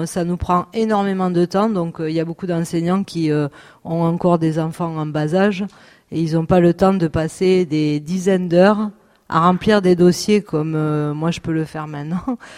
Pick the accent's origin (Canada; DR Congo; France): France; Toulouse, Occitanie; Je suis pas d'ici, moi je suis toulousaine aussi, hein, donc je suis pas d'ici